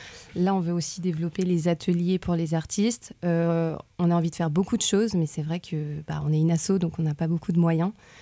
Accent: Nantes, Pays de la Loire, France; et moi, je suis de Nantes.

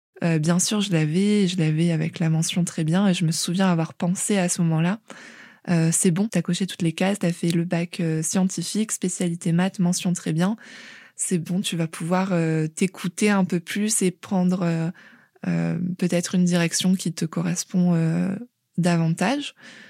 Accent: Nîmes, Occitanie, France; J'ai grandi à Nîmes, dans un quartier résidentiel.

